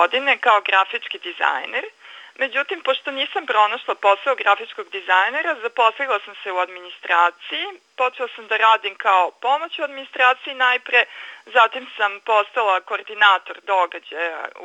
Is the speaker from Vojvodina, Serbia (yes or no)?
yes; Kikinda, Vojvodina, Serbia; pošto sam ja poreklom iz Kikinde, pa ovde su živjeli moji roditelji i u staroj kući još uvek čuvam stvari iz detinjstva